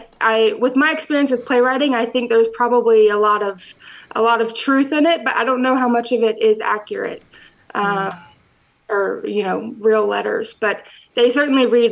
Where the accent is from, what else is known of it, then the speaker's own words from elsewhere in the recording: the South, United States; I'm from the South, but there's nothing like Michigan City hospitality.